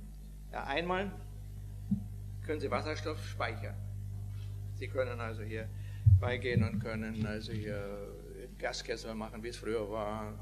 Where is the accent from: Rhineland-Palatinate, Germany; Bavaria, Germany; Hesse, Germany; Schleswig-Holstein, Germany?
Bavaria, Germany; bei uns in Bayern gibt es eine ganze Menge